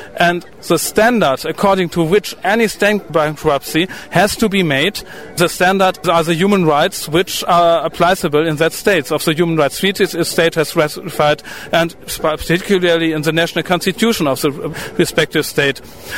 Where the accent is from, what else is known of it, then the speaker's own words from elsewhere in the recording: Germany; English is a second language; We're from Germany.